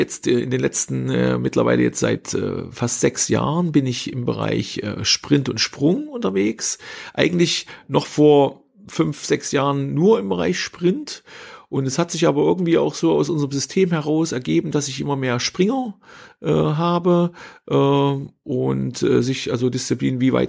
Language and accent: German; Hermsdorf, Thuringia, Germany; Habe Abitur gemacht in meinem Heimatort in Hermsdorf, am Hermsdorfer Kreuz, A9, A4 Kreuzung, kleiner Ort.